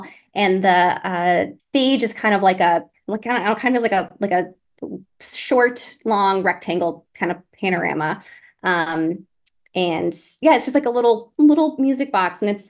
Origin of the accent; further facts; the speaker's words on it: Needham, Massachusetts, United States; I'm from Needham, Massachusetts, the suburb of Boston.